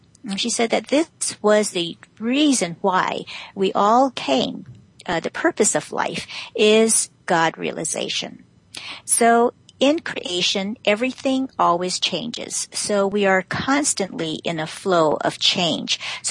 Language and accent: English; Hawaii, United States; now in New York City, United States; And because I am from Hawaii and there is the Hawaiian Standard Time